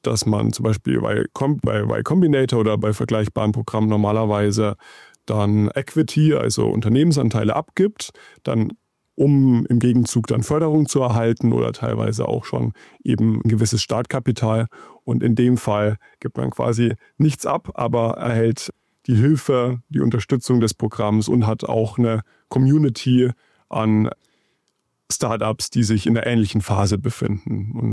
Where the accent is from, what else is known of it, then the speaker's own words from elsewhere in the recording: Ebermannstadt, Bavaria, Germany; Ich komme ursprünglich aus Ebermannstadt. Das liegt in der Nähe von Nürnberg, ich würde sagen, so grob eine Dreiviertelstunde entfernt.